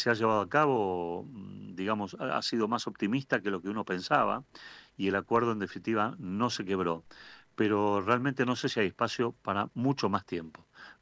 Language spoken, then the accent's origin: Spanish; Argentina; nos toca muy de cerca como argentinos